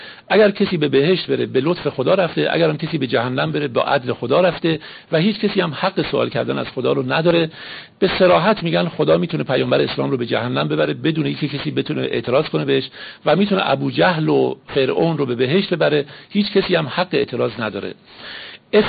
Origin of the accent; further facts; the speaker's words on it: Iran; born there; ما که شیعه هستیم و در ایران به دنیا اومدیم،